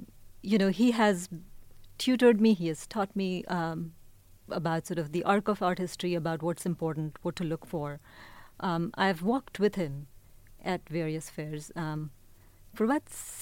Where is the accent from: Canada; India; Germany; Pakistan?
India; now in San Francisco Bay Area, United States; In that I'm Indian, but I also think of the Bay Area as home.